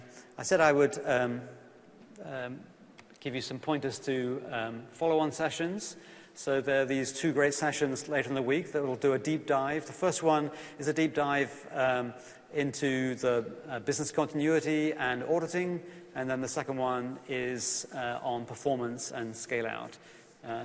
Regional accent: England, United Kingdom; you can tell from my accent, I'm from England originally, so I should probably go to the English location there.

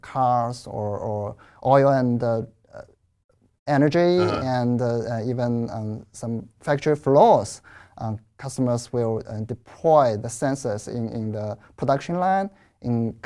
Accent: China; English is a second language; from China.

